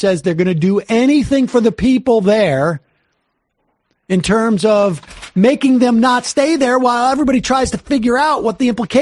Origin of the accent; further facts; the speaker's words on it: Ohio, United States; I forgot I'm from Ohio.